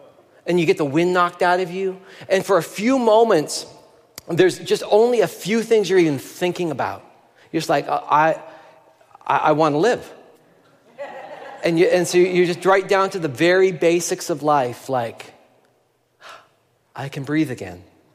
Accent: Nelson, British Columbia, Canada; I grew up in Nelson, British Columbia, and up above our place, there was a ball field close to my elementary school.

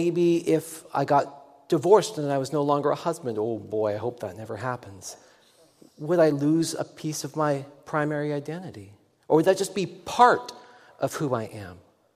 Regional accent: Canada; born there; Now, I was born in Canada, the son of a U.S. citizen and a U.K. citizen who met at the University of Washington and then settled in British Columbia. So, I am a citizen of two nations.

